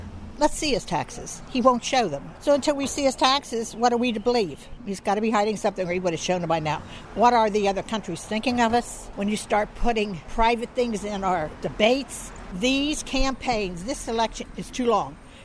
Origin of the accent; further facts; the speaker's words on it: Pinellas Park, Florida, United States; I'm from Pinellas Park, Florida.